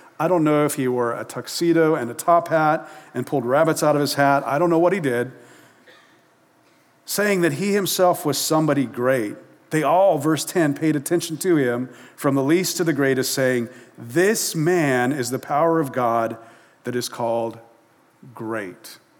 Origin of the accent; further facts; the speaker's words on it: New Mexico, United States; now in Puget Sound area, United States; Good example from my home state. I grew up in New Mexico and was, before moving here to the Puget Sound area